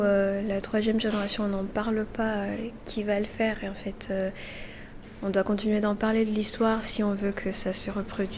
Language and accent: French; Muhanga, Southern Province, Rwanda; now in Lyon, France; J'ai 21 ans, je viens du Rwanda, d'une village qui s'appelle Muhanga, c'est dans le sud du pays.